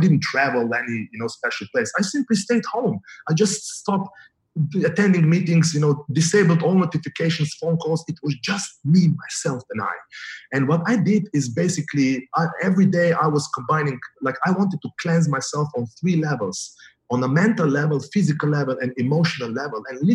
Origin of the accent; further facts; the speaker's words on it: Slovenia; And if I may share, I come from Slovenia, Europe. It's a beautiful country. It's such a beautiful country.